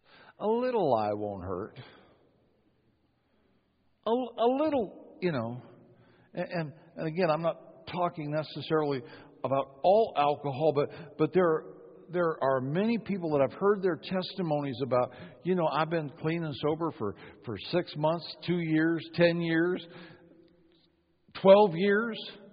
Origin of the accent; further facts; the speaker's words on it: Ireland; I used to have an anger problem, but it's normal because I'm Irish.